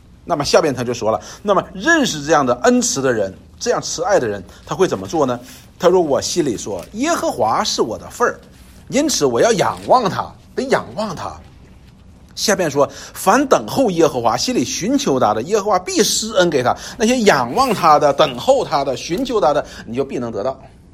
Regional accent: China; 我们中国人说什么？穷人的孩子早当家，就是这个意思。

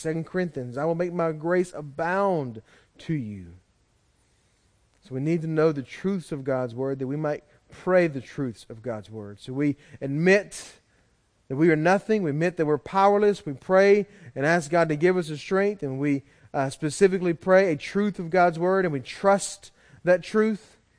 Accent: Louisiana, United States; Doesn't matter that we're Americans, doesn't matter that we're from Louisiana and we're hashtag Louisiana strong

